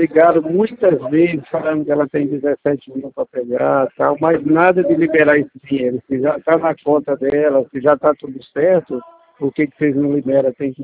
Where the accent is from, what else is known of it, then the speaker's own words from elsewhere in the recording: Leme, São Paulo, Brazil; eu sou daqui do interior de São Paulo, da cidade de Leme.